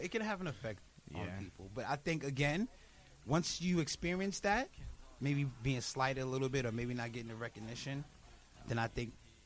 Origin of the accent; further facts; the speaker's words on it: Harlem, New York, United States; We grew up in Harlem at the time where it's like a lot of abandoned buildings. Those abandoned buildings were our playgrounds.